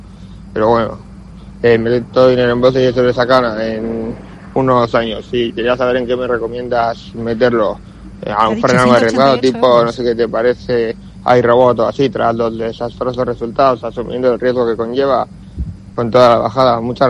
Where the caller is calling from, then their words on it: Basque Country, Spain; de Guipúzcoa.